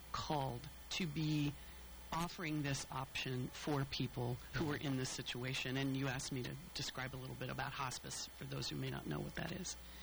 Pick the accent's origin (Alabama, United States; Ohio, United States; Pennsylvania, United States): Ohio, United States; Cincinnati; I moved back to Cincinnati. I'm from Cincinnati. I moved back here began working with a hospice here in town